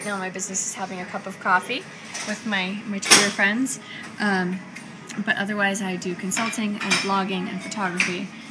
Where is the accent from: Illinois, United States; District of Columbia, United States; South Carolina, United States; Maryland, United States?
District of Columbia, United States; Washington; accent: American; moved away as an adult; also born or lived in Philadelphia / Seattle / California; now in Ireland; Originally Washington, D.C., by way of Philadelphia, Seattle, California.